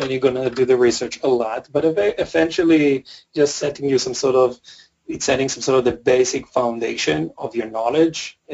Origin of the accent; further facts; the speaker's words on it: Israel; English is a second language; as much as I'm coming from Israel